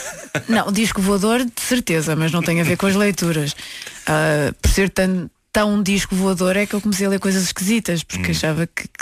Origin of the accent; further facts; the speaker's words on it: Porto, Norte, Portugal; adolescência assim um bocadinho conturbada, um bocadinho desajustada, desintegrada e tal. Sim. No Porto, sou do Porto.